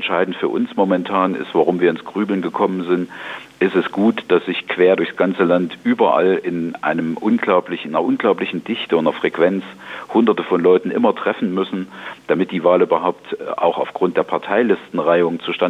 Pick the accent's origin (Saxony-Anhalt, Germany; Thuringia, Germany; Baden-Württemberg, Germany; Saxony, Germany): Thuringia, Germany; Gotha; Mein Heimatort ist Gotha.